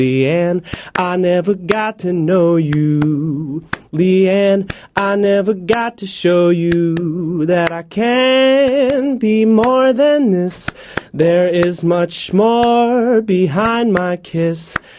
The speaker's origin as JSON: {"language": "English", "town": "Birmingham", "region": "Alabama", "country": "United States", "said": "The big old Birmingham."}